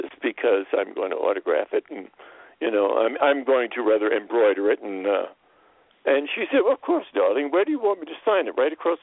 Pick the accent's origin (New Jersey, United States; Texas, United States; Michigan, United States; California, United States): New Jersey, United States; Princeton; born there; I'll just tell you that I was born in Princeton, New Jersey, which was a totally idyllic town, perfectly beautiful.